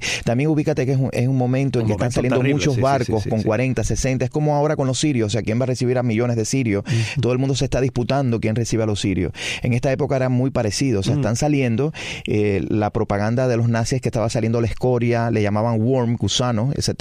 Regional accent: Havana, Cuba; Pero creo que mi mamá nació ahí. Y nos mudamos a La Habana, crecí en La Habana.

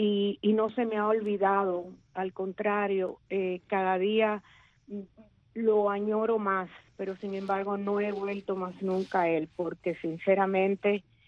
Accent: Amarillas, Matanzas, Cuba; also born or lived in Ingenio Central; del pueblo, como te dije anteriormente, de Amarillas. Y también me crié en el Ingenio Central por fuerza, porque mi padre trabajaba allí, pero las dos familias, las de mamá y las de papá, eran de Amarillas.

